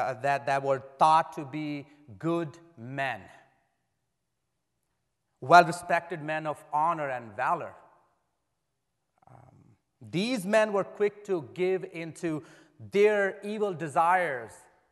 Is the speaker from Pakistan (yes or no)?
yes; Pakistan; So as a Pakistani believer, I can testify to the fact that they must, those who died, those who were killed for Christ this morning as they were worshiping, they must have lived hard lives on earth